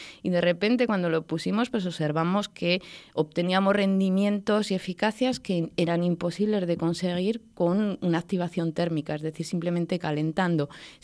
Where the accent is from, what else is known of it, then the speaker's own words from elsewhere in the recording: Zaragoza, Aragon, Spain; tomé la decisión de volver a Zaragoza después de muchísimos años. Yo soy de aquí, soy zaragozana, estudié aquí en la universidad, hice mi doctorado aquí. Luego ha sido un largo periplo, bueno, por el extranjero